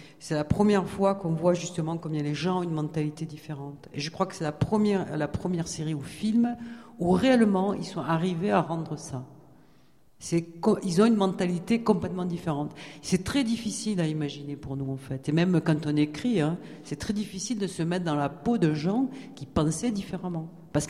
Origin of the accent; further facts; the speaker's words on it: Provence-Alpes-Côte d'Azur, France; Je suis provençale, hein, je précise.